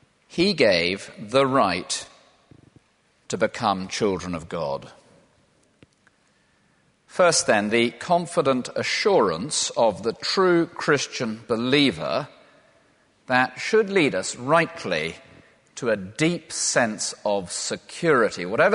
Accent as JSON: {"language": "English", "town": "Loughborough", "region": "East Midlands", "country": "United Kingdom", "tie": "born there", "said": "I was born in Loughborough."}